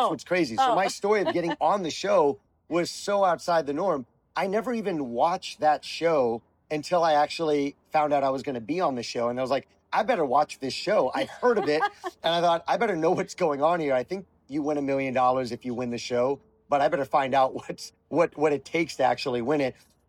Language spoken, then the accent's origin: English; Florida, United States; so I grew up in South Florida and I was living in Tampa Bay, but where I got asked to compete was in Atlanta, Georgia.